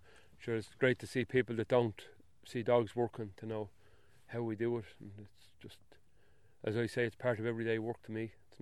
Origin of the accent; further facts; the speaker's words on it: Tallaght, Leinster, Ireland; I'm from Talla. A lot of people don't realise that there's actually farmland in Talla, and it's part of the hills, like the same as there is in any part of the rural Ireland, I suppose.